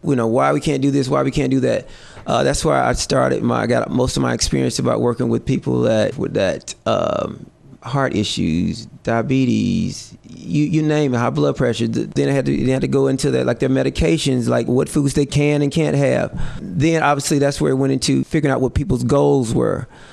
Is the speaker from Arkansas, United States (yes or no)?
yes; Marble, Arkansas, United States; Okay. I'm originally from Marble, Arkansas. Got a little military background, college background